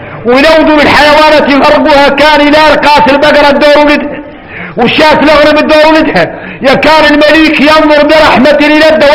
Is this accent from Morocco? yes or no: no; Mauritania; انا هون نتكلم معاكم من قلبي ومن دمي ومن عصبي الموريتاني